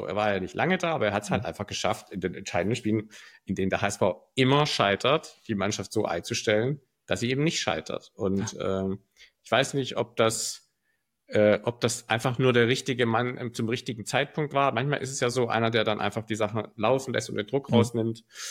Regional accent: Hamburg, Germany; wenn man als Hamburger bleibt ja nicht viel anders übrig

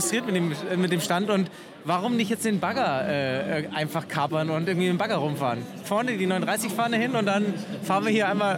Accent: Strasbourg, Grand Est, France; Und ich komme ja aus Straßburg

